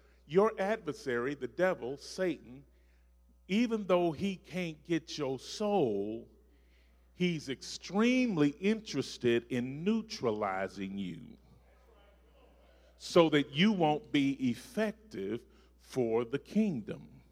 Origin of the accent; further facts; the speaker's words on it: Hopkinsville, Kentucky, United States; I grew up in Hopkinsville where somebody evidently put out a narrative that you can't preach unless you got a good suit.